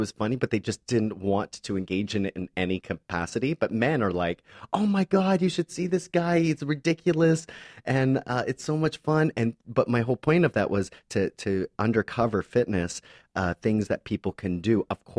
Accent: Windsor, Ontario, Canada; from Windsor, On

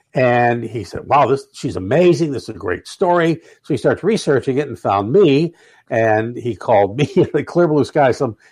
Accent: Pittsburgh, Pennsylvania, United States; took me up to Woolworths in Pittsburgh and Mount Oliver, which was our local shopping area when I was growing up in Pittsburgh.

